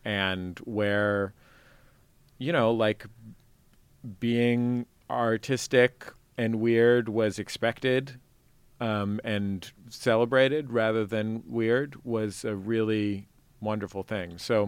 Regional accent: San Francisco, California, United States; I grew up in the Mission, sort of. My dad lived towards Bernal Heights

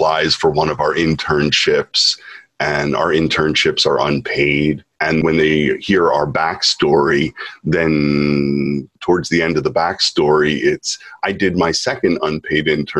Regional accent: Philadelphia, Pennsylvania, United States; now in Japan; Philadelphia.

